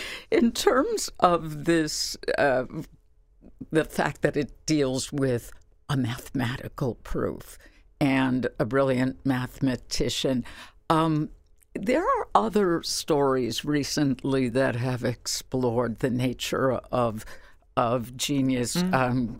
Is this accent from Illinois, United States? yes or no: yes; Chicago, Illinois, United States; But growing up in Chicago, the North Side, South Side identities are very strong, dare I say fierce.